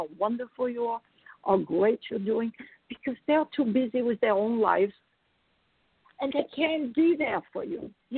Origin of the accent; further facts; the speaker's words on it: New York, United States; I'm in Florida from New York, and I had to learn to drive again. You know, New York, we don't.